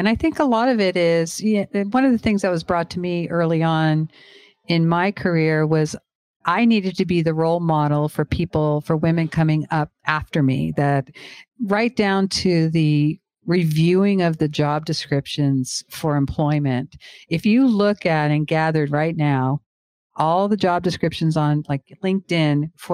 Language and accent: English; Iowa, United States; there are pockets and communities within the United States where, like, I'm from Iowa.